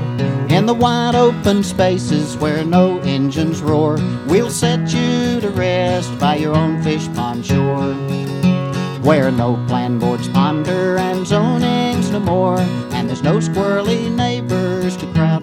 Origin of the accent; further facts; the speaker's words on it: Gainesville, Florida, United States; When I was growing up in Gainesville, my father bought 80 acres of land just outside the city limits